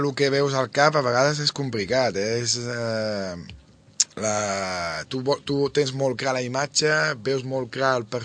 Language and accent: Catalan; Manlleu, Catalonia, Spain; also born or lived in Seville; jo soc manlleuent, d'aquí de tota la vida, nascut a Sevilla